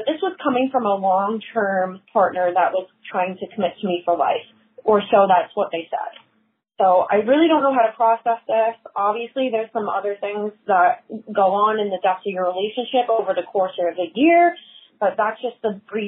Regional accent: Long Island, New York, United States; I'm from Long Island, New York. I just have one around here

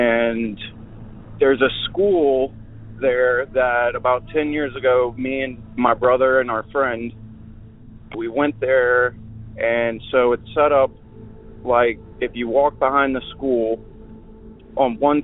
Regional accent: Richmond, Virginia, United States; I'm from Richmond, Virginia, and I've been listening to your podcast now for about a week

